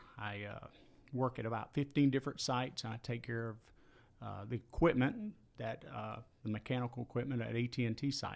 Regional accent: Bowden Junction, Georgia, United States; I grew up in Bowden Junction on a small farm. Graduated from Mount Zion High School in 1987, way back when.

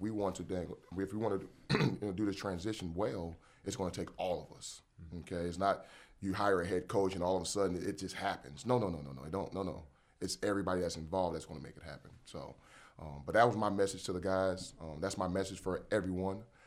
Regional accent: South Carolina, United States; And I hate saying that because I'm from South Carolina.

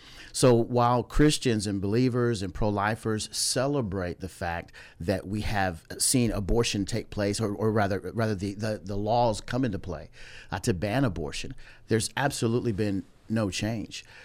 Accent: Omaha, Nebraska, United States; originally from Omaha, Nebraska, so I think I brought some of the cold weather with me when I came.

